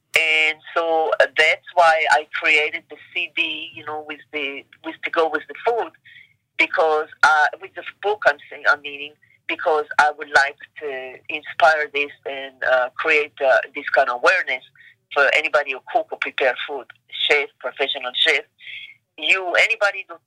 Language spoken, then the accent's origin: English; Israel; now in United States; I would like more like the Mediterranean flavor growing up in Israel.